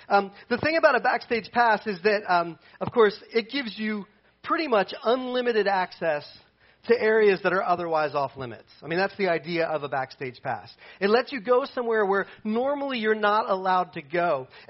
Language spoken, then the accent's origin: English; Delaware, United States; I grew up in Delaware, which obviously is not quite as... I didn't say I grew up in Oregon or something like that.